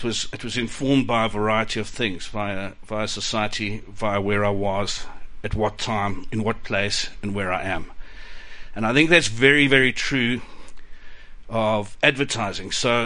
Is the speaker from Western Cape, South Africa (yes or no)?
no; Johannesburg, Gauteng, South Africa; living and growing up in Johannesburg at the time